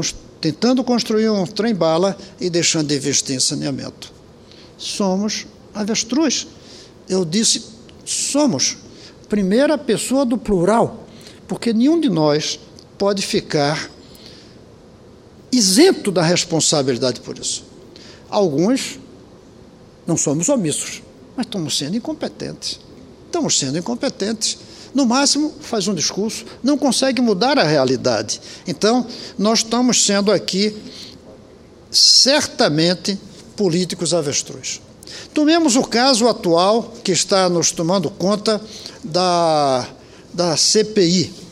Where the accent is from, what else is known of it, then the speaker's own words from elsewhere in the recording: Brazil; como cidadão, como brasileiro.